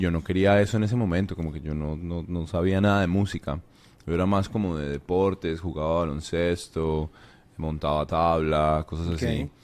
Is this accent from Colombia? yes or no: yes; Bogotá, Colombia; also born or lived in Cartagena; en la ciudad donde vivía. Super. Que era Bogotá. Mis viejos se mudaron a Bogotá cuando yo era muy niño.